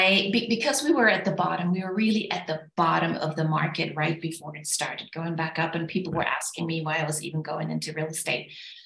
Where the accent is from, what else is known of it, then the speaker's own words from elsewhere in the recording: Germany; now in United States; Yes, so I was born and raised in Germany. I came to the United States in 1995.